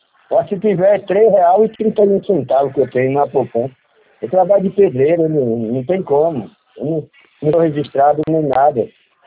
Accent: Alagoas, Brazil; now in São Paulo, Brazil; nós somos de Alagoas, do estado de Alagoas, mora aqui em São Paulo.

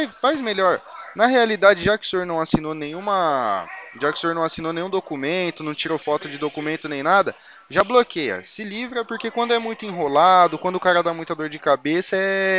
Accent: São Paulo, Brazil; Eu sou do interior de São Paulo, eu resido na cidade de Itu.

